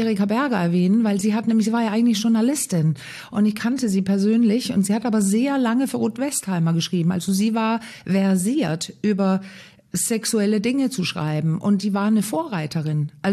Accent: Denmark; born there; vielleicht als gebürtige Dänin, sehr frei erzogen

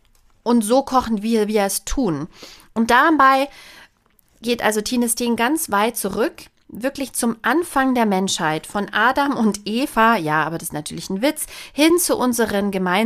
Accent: Bavaria, Germany; born there; gebürtige Bayerin, da hat man bei mir immer einen Fuß in der Tür

